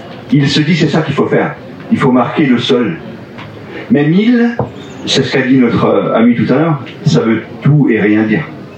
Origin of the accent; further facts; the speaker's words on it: France; Je connais, je suis français.